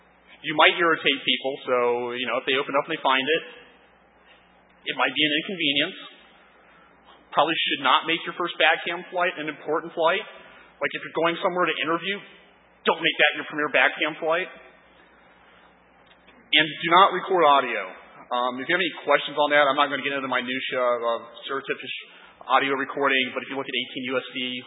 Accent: Indianapolis, Indiana, United States; I'm from Indianapolis, in case you couldn't figure that out from, like, my flights.

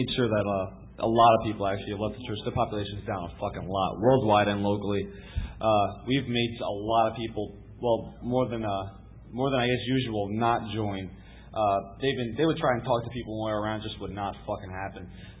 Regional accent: Miami, Florida, United States; I'm from Miami, Florida.

